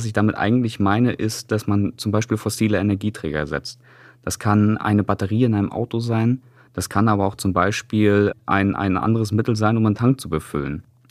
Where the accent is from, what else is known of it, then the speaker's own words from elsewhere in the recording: Mecklenburg-Vorpommern, Germany; Ich bin ja auch hier in MV groß geworden und habe mein Leben hier verbracht.